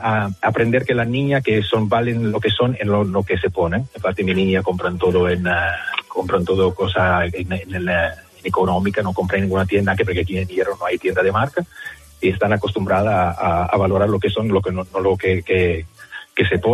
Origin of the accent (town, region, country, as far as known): Italy; moved away as an adult; now in Canary Islands, Spain